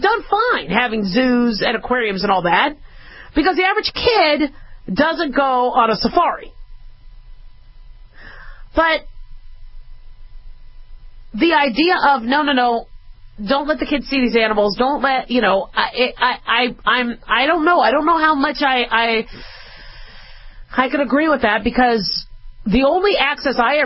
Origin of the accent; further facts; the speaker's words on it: California, United States; born there; Well, I didn't grow up in California, but I was born there, and my parents moved a lot.